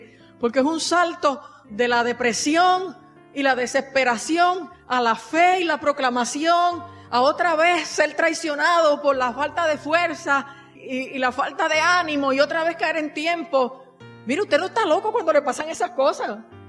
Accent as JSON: {"language": "Spanish", "country": "Puerto Rico", "said": "Por eso nos estamos humillando como puertorriqueños y nos tenemos que humillar más."}